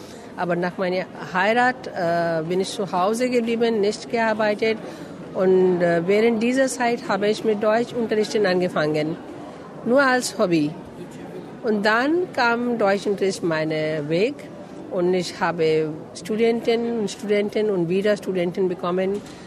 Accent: India; German is a second language; Ich komme aus Indien.

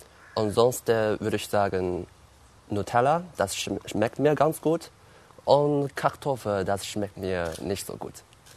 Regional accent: Nanjing, Jiangsu, China; German is a second language; Ich bin am 8. August 1992 geboren und ich komme aus Nanjing, China, eine Stadt an der Ostküste.

